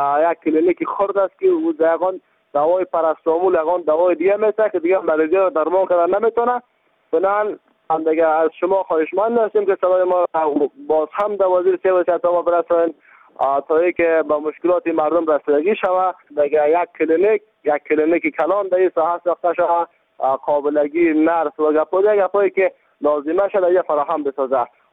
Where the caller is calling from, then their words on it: Baghlan, Afghanistan; یک مشکل بزرگی دیگه است ما در همه جا داریم که ولایت ما بغلان است